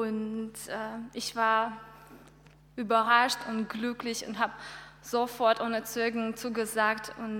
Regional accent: Omsk, Omsk Oblast, Russia; German is a second language; now in Germany; Wir sind aus Omsk, das ist eine Stadt in Russland, in circa 5000 Kilometer von hier entfernt.

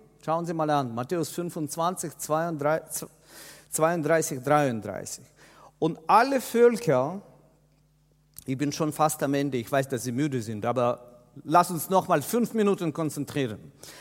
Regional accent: Kyiv, Kyiv City, Ukraine; Hauptprojekt ist die Stadt Kiew in der Ukraine. Als ich Ukraine hörte, dann wurde ich aufmerksam, das ist meine Heimatstadt.

